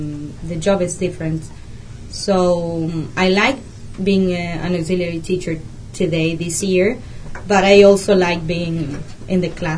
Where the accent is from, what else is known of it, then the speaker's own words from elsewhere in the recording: Trelew, Chubut, Argentina; born there; English is a second language; I was born in Trelew, Chubut.